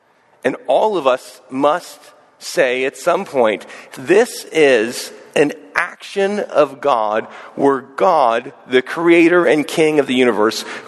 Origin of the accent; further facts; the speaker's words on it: Houston, Texas, United States; I grew up in Houston, Texas, my hometown. We saw, when I was in high school, a massive flood.